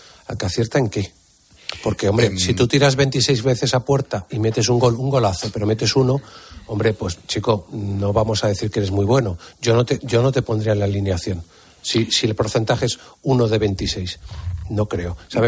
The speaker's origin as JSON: {"language": "Spanish", "country": "Spain"}